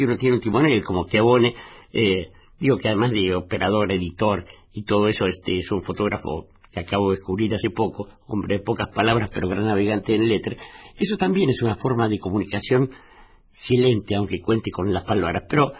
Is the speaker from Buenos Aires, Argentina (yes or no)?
yes; Buenos Aires, Argentina; yo soy un tipo de ciudad, yo nací en Barracas, nací en Martí García de Montes de Oca, he vivido el grueso de mi vida en dentro de los confines de la ciudad de Buenos Aires, pero podría decirse que soy un tipo que viene del campo